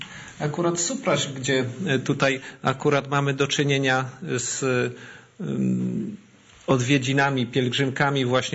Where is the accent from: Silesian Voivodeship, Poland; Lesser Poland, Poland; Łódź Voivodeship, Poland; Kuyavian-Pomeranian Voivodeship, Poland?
Silesian Voivodeship, Poland; Częstochowa; ja pochodzę z Częstochowy i wychowałem się, mówiąc szczerze, na Jasnej Górze. W kaplicy świętego Józefa.